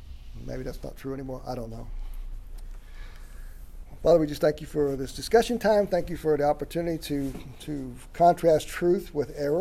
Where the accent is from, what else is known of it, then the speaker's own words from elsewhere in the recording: Phoenix, Arizona, United States; I grew up in the Phoenix area, and there's a city in the Phoenix area called Mesa, and that's a real strong Mormon area.